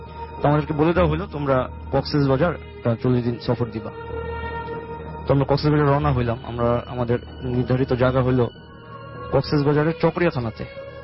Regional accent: Dhaka, Dhaka Division, Bangladesh; মিরপুর থেকে এসেছি।

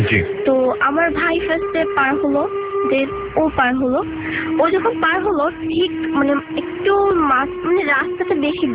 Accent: Dhaka, Dhaka Division, Bangladesh; born there; আমার জন্ম ঢাকাতেই, তো আমার এলাকাটাই ফার্ম গেটের বসুন্ধরার আশেপাশে, মানে আউলটেম এখানেই থাকা হয়।

